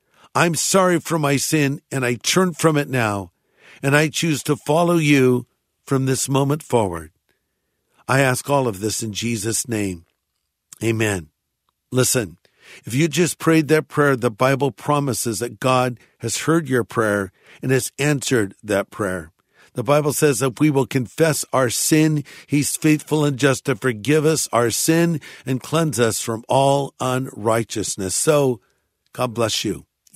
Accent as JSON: {"language": "English", "region": "California", "country": "United States", "said": "well, officer, I'm from California. I didn't know."}